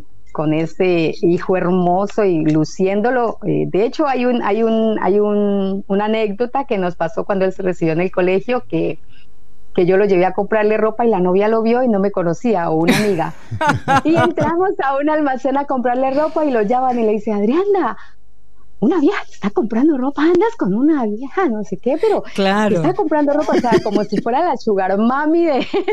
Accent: Colombia; now in Argentina; Soy de un pueblo muy chico, de unos 14.000 habitantes, al sur de Colombia

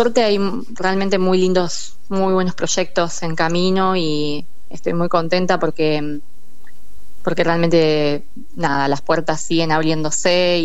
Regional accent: Rosario, Santa Fe, Argentina; born there; también me hicieron un reconocimiento muy muy lindo en la ciudad de Rosario, donde yo nací

